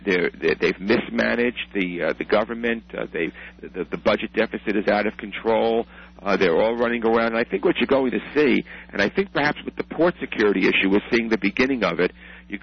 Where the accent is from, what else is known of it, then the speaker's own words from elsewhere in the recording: New York, United States; Pete King from my home state of New York